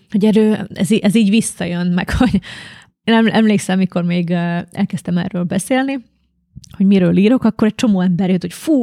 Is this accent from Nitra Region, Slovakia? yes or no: no; Šamorín, Trnava Region, Slovakia; én Somorján születtem, és Somorján jártam a magyar tanítási nyelvű általános iskolába, és aztán a város másik szélére a magyar gimnáziumba, és utána kezdtem el művészettörténetet tanulni Nagyszombatban.